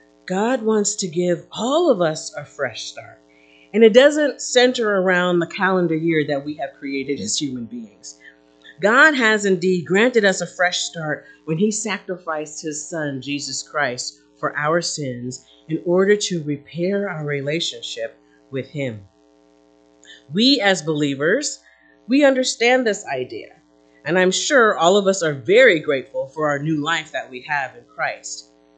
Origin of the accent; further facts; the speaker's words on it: New Jersey, United States; It's a series that I'm borrowing from my home state, New Jersey. Go Garden State.